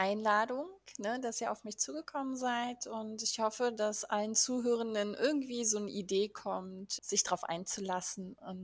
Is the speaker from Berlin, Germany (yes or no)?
yes; Berlin, Germany; ich komme aus Berlin, Standort Berlin